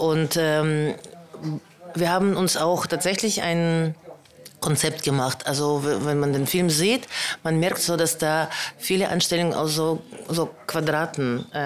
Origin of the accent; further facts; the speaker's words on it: Germany; Letztendlich ich komme aus Deutschland und man kann das auch schnell herausfinden auf meinen Ausweis und so weiter.